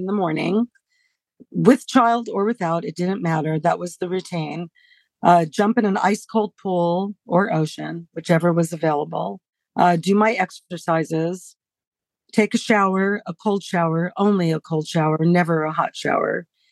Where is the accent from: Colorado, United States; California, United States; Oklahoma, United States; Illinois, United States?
California, United States; Hollywood; living in, growing up in Hollywood.